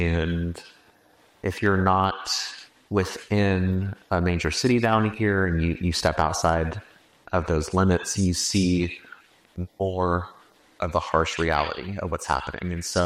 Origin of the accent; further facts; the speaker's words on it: California, United States; that comes from the fact that where I grew up in California, have you ever seen the movie Aaron Brockovich with Julia Roberts?